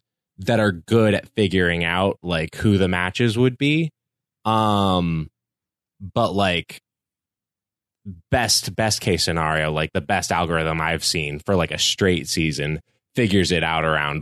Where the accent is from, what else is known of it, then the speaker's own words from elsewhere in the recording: California, United States; I grew up in a really liberal place. I grew up in Northern California.